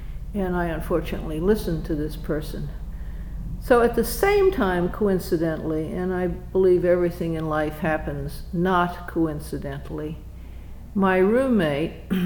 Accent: Florida, United States; also born or lived in Pennsylvania; Well, I was born in Pennsylvania and raised practically in Florida because my father was a high school principal and we were there every summer and Christmas.

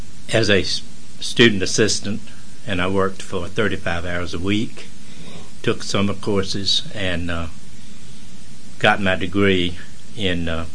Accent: Hartsville, Tennessee, United States; No, I'm originally from Hartsville, Tennessee.

